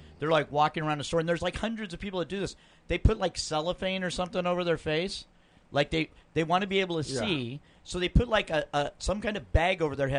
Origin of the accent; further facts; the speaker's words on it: Arizona, United States; My home state.